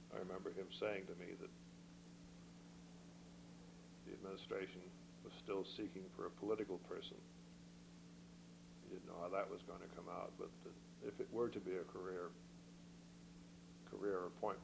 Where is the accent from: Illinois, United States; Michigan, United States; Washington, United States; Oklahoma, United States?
Michigan, United States; a longtime governor of my home state